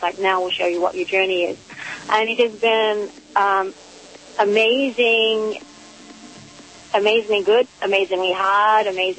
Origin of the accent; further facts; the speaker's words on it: Australia; moved away; when I was raised in Australia and I'd been away for, at that point, 23 years.